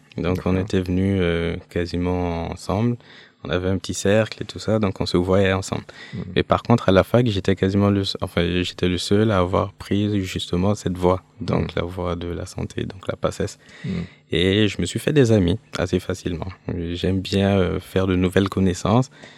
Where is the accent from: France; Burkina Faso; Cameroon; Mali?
Burkina Faso; Ouagadougou, Centre; born there; je suis né à Ouagadougou, donc c'est la capitale. Mais par contre, mes parents, ils viennent de Waiguya